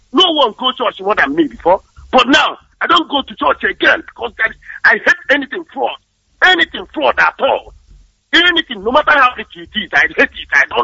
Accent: Orere, Anambra, Nigeria; from Orere, Agua Taluku Government in Biafra Land.

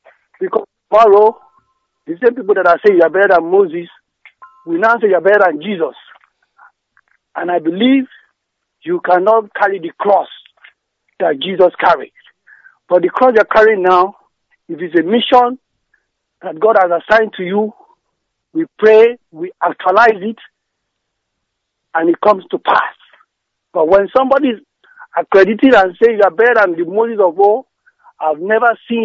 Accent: Eket, Akwa Ibom, Nigeria; because I'm from Eket

